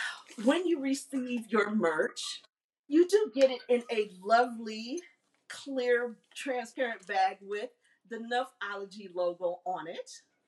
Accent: Jamaica; as a Jamaican, West Indian, Caribbean, Caribbean woman

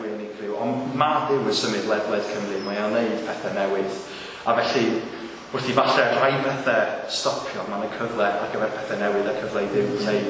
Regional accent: Bala, Wales, United Kingdom; nes i symud lawr i'r Bala wedyn. So dyna lle dwi'n deitha pobol, dwi o'r Bala, chos dyna lle dwi'n tyfu fyny go iawn. A ie, tyfu fyny yn yr Bala, ie.

